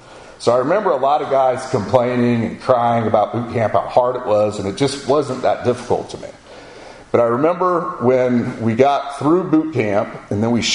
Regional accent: Florida, United States; I'm like, oh, I'm from Florida, man, I was at the beach yesterday.

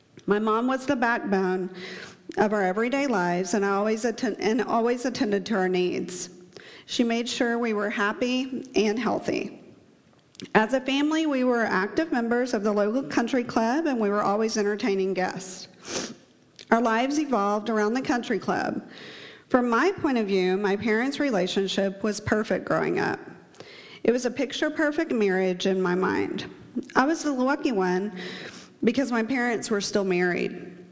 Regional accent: Edmond, Oklahoma, United States; born there; I was born in Edmond, Oklahoma in 1972 to two loving parents.

